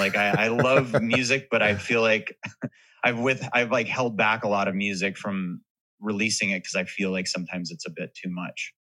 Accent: Hollywood, California, United States; I grew up in Hollywood.

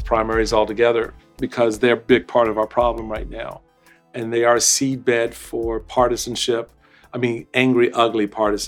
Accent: Washington, District of Columbia, United States; Politics in this town, I grew up here in Washington, D.C., and so I've seen the politics of this town firsthand for a long time and know it well.

